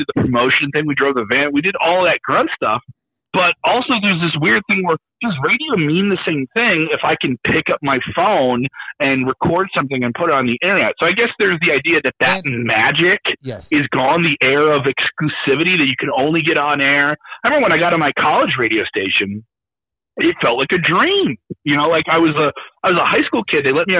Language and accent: English; Chicago, Illinois, United States; also born or lived in Oklahoma; No, I'm from the south side of Chicago. We lived in Oklahoma in the burbs for a little bit